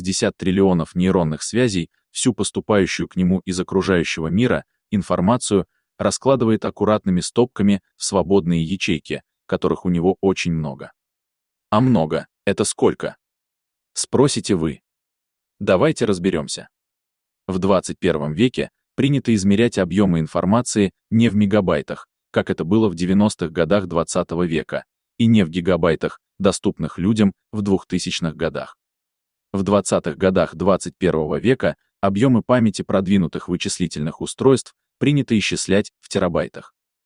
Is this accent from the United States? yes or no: no; Novomoskovsk, Tula Oblast, Russia; находится она в моем родном городе Новомосковске. В городе химиков, строителей и шахтеров